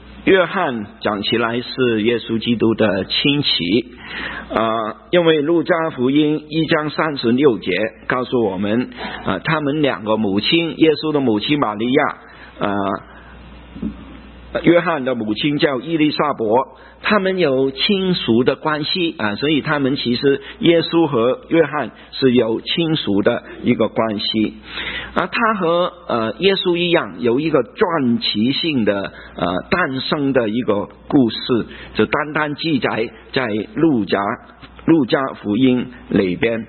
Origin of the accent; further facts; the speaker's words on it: China; 我们中国人有一句话说是蜀中无大将，廖化作先锋